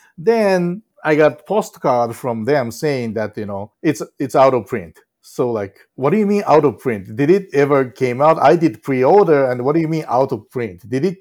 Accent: Osaka, Japan; And, if there's another chance, I really want to do this in my hometown, Osaka, too.

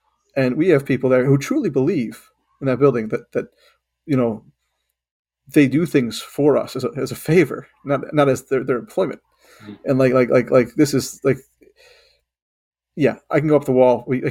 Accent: New Jersey, United States; But, yeah, when I grew up in Central Jersey, my first baseball game was actually at the Vet.

